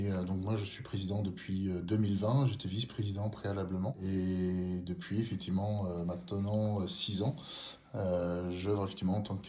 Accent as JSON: {"language": "French", "town": "Rouen", "region": "Normandy", "country": "France", "tie": "born or raised there", "said": "je suis natif de Rouen. J'ai commencé à Rouen le handball quand j'étais jeune. Et en fin de compte, je me suis installé en 2012 sur le secteur de Val-de-Reuil-Louvier. J'habite à côté."}